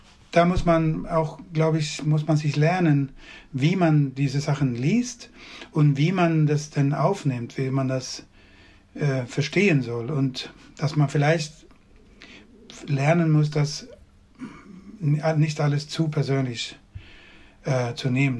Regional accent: Sweden; German is a second language; Ich habe Dialekt, also ich habe meinen Dialekt von wo ich geboren bin.

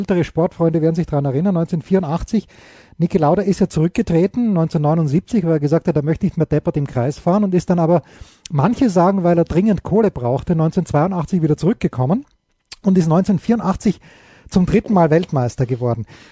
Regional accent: Austria; als Österreicher ist man natürlich sozialisiert worden, wenn man als junger Österreicher in den 70er Jahren noch wirklich jung und beeinflussbar war.

